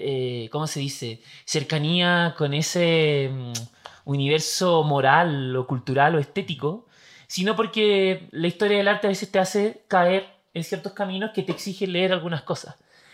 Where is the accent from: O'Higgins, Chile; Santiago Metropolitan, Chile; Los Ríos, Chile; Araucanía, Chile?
Santiago Metropolitan, Chile; Santiago; En Santiago, en una familia de clase media más bien pobre. Digamos que eran los arrabales de Santiago, en un lugar que se llama Peñalolén, que el territorio urbano en realidad era casi inexistente. Había, yo vivía en un suburbio, etcétera, pero en verdad era un potrero en la base de la cordillera.